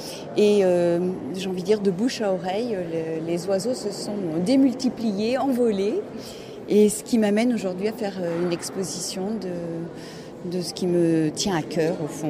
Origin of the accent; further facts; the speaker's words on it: Centre-Val de Loire, France; Oui, je suis du Loir-et-Cher, à côté de Vendôme.